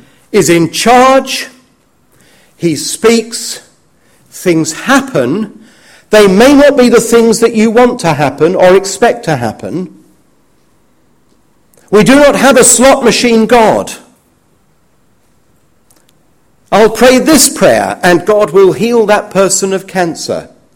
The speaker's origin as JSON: {"language": "English", "region": "London", "country": "United Kingdom", "said": "I love going into London. I'm a Londoner."}